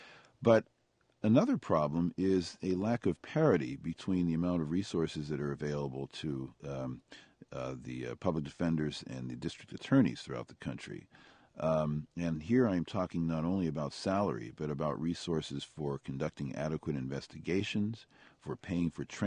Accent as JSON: {"language": "English", "region": "Pennsylvania", "country": "United States", "tie": "born or raised there", "said": "in my home state of Pennsylvania against my home county of Allegheny"}